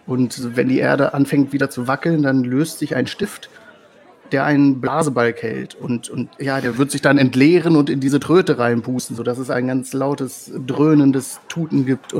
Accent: Angbar, Germany; Nein, ich komme aus Angbar. Ich bin da aufgewachsen und ich bin gerade auf Wanderschaft.

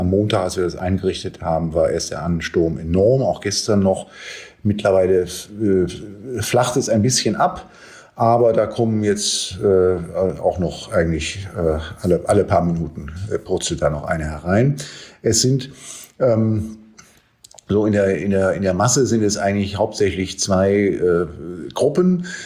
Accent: Berlin, Germany; als Berliner.

